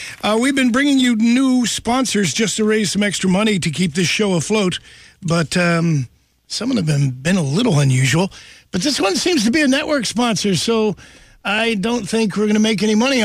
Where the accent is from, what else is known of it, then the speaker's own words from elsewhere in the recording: Ireland; I like potatoes. I'm Irish. I probably eat too many potatoes.